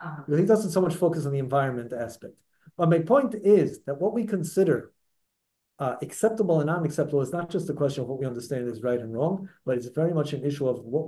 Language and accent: English; Brooklyn, New York, United States; I grew up in Brooklyn.